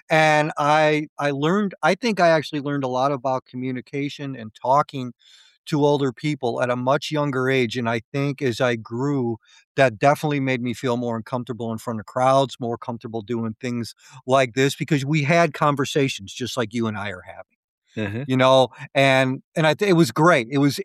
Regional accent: Chicago, Illinois, United States; now in Heyworth, United States; So I'm in Illinois. Okay. Yep. So I was born and raised in Chicago. I survived that. And I moved to the middle of the state in a little tiny town called Hayworth. That's where I live now.

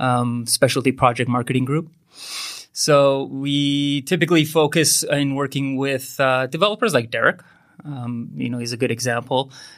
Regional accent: Iran; also born or lived in Lethbridge; now in Vancouver, Canada; We were we immigrated from Iran back in 1987. And so we were part of that mass exodus, you know, during the turmoil in the Middle East. We were lucky enough to land in Lethbridge, Alberta, of all places.

